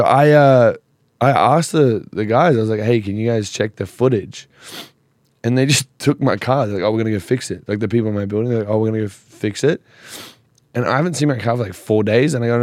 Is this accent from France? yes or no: no; Australia; Like, I'm from Australia. I don't even know where fucking Indonesia is.